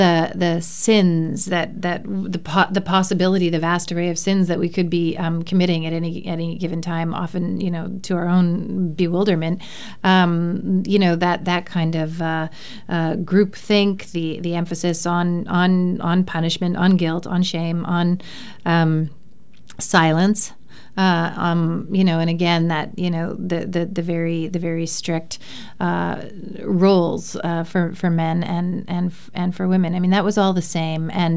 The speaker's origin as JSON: {"language": "English", "town": "Steinbach", "region": "Manitoba", "country": "Canada", "tie": "born or raised there", "said": "from my communities specifically, Steinbach, which is my hometown, but other communities in the area"}